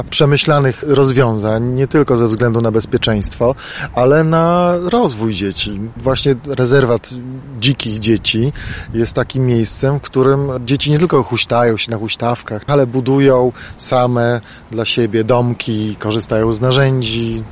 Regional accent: Lublin Voivodeship, Poland; Ja wychowałem się na osiedlu Ruta, dzielnicy Czuby.

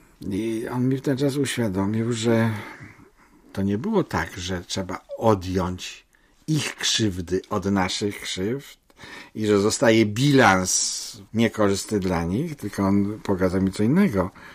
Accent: Greater Poland Voivodeship, Poland; also born or lived in Kraków; pochodzę z Wielkopolski, byliśmy wyrzucani przez Niemców i ostatecznie na Dymnikach w Krakowieśmy przebiedowali tę wojnę

